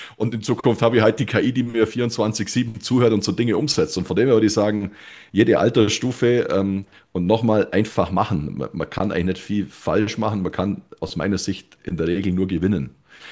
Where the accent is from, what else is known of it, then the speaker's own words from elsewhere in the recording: Bavaria, Germany; als Allgäuer